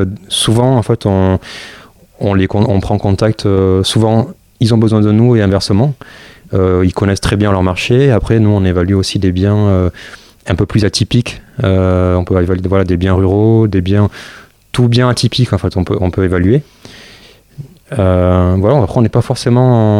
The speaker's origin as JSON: {"language": "French", "town": "Agen", "region": "Nouvelle-Aquitaine", "country": "France", "said": "je suis originaire d'Agen, Lot-et-Garonne."}